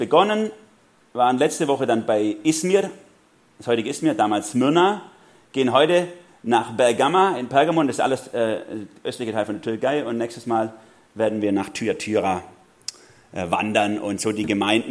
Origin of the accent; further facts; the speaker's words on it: Baden-Württemberg, Germany; Redlinger, da komme ich her. Ja? Also in der Nähe. Mitten im Herzen von Schwaben.